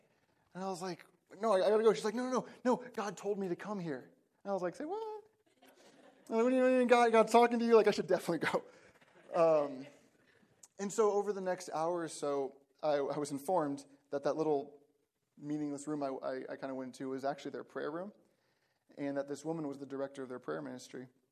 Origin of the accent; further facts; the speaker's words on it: Austin, Texas, United States; So I grew up in Austin, Texas, big high school, a couple thousand people.